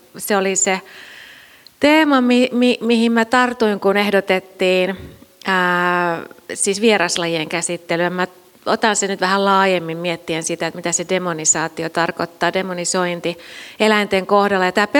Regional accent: Central Finland, Finland; Mäkin kasvoin tuolla Keski-Suomessa sellaisessa pienessä kylässä, missä oli kansanlehtoja.

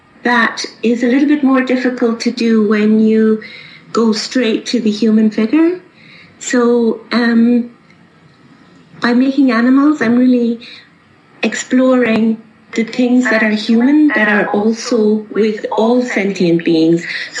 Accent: Cork, Munster, Ireland; moved away as an adult; now in Glasgow, United Kingdom; I grew up in Ireland. I'm from Cork, the south of Ireland, and I studied ceramics in Edinburgh in Scotland, and now I live in Glasgow in Scotland. So I've been based in Glasgow for about 15 years.

